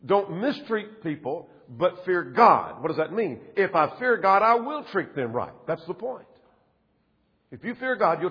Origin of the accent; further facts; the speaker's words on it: United States; I'm an American. I'm coming to my feet.